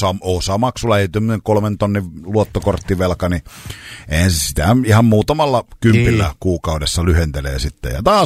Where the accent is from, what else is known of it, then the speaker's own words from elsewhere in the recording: Kerava, Uusimaa, Finland; kun minähän olen keravalainen, sillä ei ollut monta vuotta. Niin tota, voinko kutsua kuitenkin itseäni ylikeravalainen?